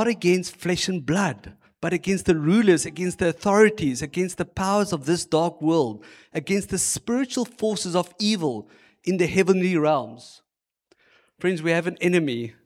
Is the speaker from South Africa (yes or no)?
yes; Bloemfontein, Free State, South Africa; I grew up in Bloemfontein. Don't hold that against me. And I'm turning 50 this year.